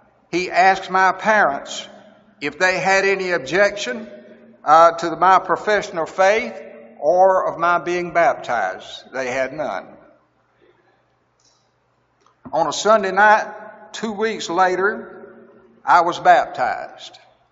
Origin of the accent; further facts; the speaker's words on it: South Carolina, United States; I'm not a scholarly. I come from South Carolina. We say is and ain't, tis and all that, and yep and nope and y'all.